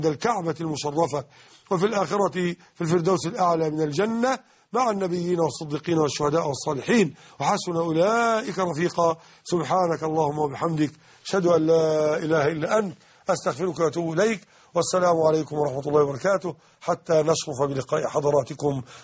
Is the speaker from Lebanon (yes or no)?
no; Egypt; يعني من اللهجة العامية عندنا في مصر يزحلقك